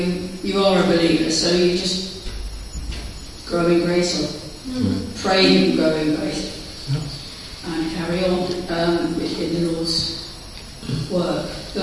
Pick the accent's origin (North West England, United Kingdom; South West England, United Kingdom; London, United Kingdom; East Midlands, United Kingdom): London, United Kingdom; Enfield; I grew up in North London, a place called Enfield.